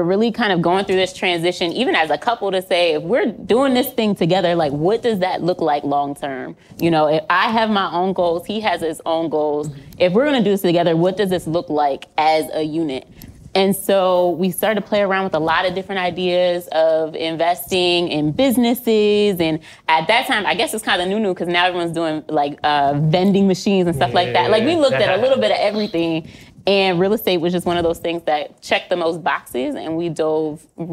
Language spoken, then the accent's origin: English; Pennsylvania, United States; I'm from Pennsylvania. And so growing up, I learned about a town called Hensonville that my ancestors started in the 1820s.